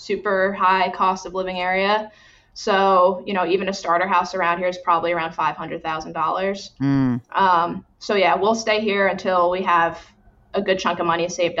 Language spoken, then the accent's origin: English; New Jersey, United States; Yeah, I grew up in New Jersey. You know, lived kind of close to each other and started dating when we were 14.